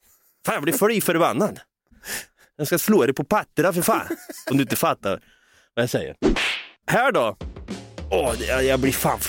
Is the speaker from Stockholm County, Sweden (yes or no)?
no; Norrköping, Östergötland, Sweden; accent: Östergötland; Vi är från Norrköping. Vi är från en arbetarstad.